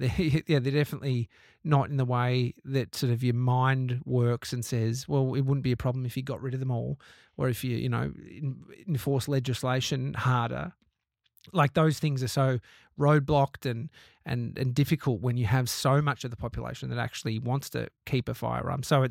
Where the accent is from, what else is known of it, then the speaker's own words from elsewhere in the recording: Australia; you know, as an Australian, you go, well, just get rid of the guns.